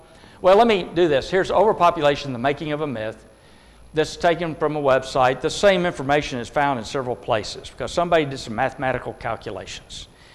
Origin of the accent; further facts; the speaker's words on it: Texas, United States; Just because I'm from Texas, it's a big state